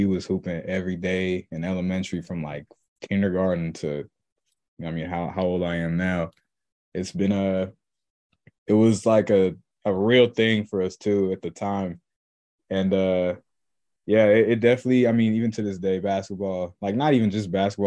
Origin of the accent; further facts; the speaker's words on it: Lynnwood, Washington, United States; also born or lived in Seattle; I mean, I was born in Seattle, but I lived there for about a year, and then we headed down here to Lynnwood. And yeah, I mean, it's been good. I've lived here my whole life.